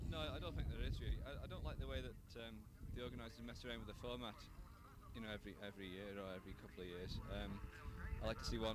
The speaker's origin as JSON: {"language": "English", "country": "Isle of Man", "said": "Yeah, I'm Manx by birth."}